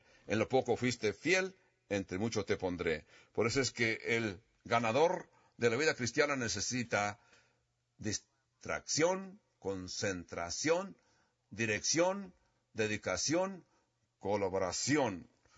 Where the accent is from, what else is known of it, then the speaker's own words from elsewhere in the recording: United States; Esto es como somos los americanos en los deportes.